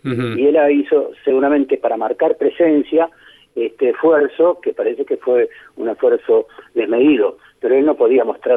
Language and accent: Spanish; Argentina; un poco triste como tantos argentinos